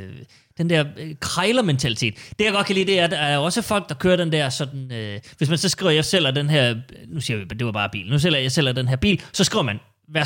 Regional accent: Aalborg, North Denmark Region, Denmark; Jamen, jeg er fra Aalborg.

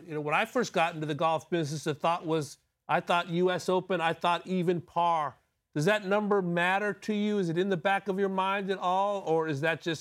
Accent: Los Angeles, California, United States; I should say I'm from Los Angeles, so I'm a little bit biased

